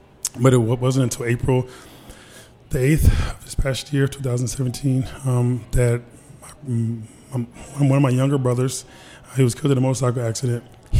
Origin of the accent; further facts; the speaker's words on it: Georgia, United States; So I grew up in South Georgia.